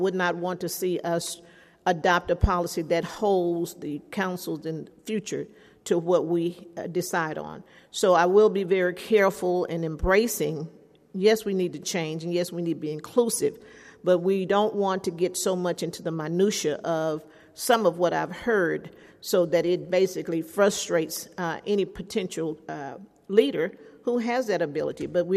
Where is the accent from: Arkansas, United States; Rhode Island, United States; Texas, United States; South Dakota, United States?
Texas, United States; and we all know we're from Texas, so we have a little bit of everything.